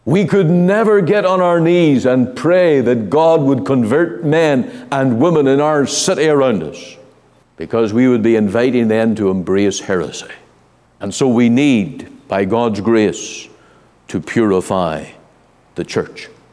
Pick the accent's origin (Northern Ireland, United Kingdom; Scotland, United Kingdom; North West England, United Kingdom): Northern Ireland, United Kingdom; In my home country, in Ireland